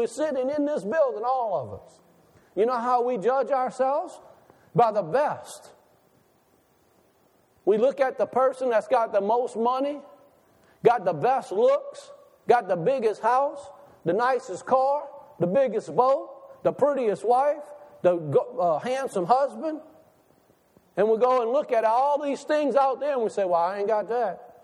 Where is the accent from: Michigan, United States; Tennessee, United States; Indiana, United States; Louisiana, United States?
Louisiana, United States; Tiger Pass; I'm glad I grew up on the Tiger Pass.